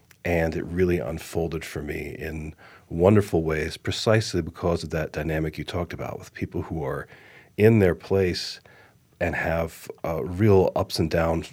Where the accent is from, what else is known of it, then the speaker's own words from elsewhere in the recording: Colorado, United States; having spent a lot of time in Colorado, I mean, I'm kind of from Colorado